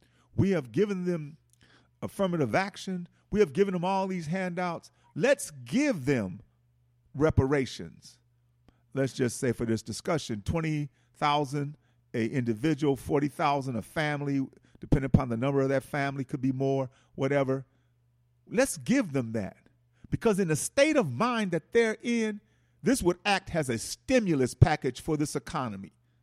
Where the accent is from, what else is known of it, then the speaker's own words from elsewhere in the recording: Milwaukee, Wisconsin, United States; because I know I'm from Milwaukee and it was done in Milwaukee, you know.